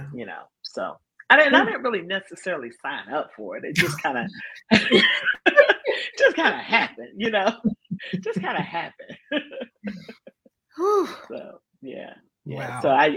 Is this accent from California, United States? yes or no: no; Fayetteville, North Carolina, United States; I'm from Fayetteville. And then the next thing you know, like, what school you go to? And I was like, I went to Southview.